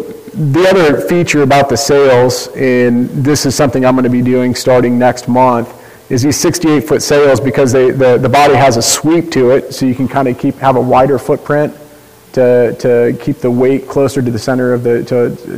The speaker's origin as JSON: {"language": "English", "region": "Iowa", "country": "United States", "tie": "born or raised there", "lives_now": "Virginia, United States", "said": "I came from Iowa, where I grew up in a Victorian neighborhood"}